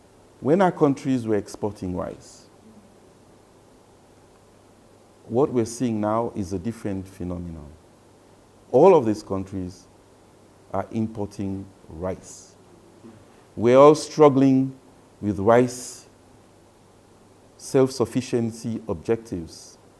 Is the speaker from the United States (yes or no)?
no; Sierra Leone; And I'm just coming from Sierra Leone, my own country.